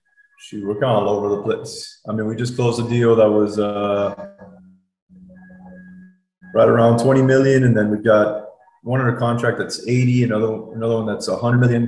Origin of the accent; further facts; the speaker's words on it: Dallas, Texas, United States; I still like Dallas. You know, it's my hometown